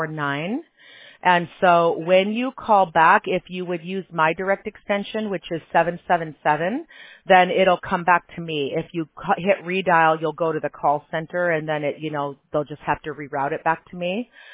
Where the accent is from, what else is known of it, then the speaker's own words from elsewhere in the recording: Chicago, Illinois, United States; I said, look, I grew up in Chicago. That's not freezing.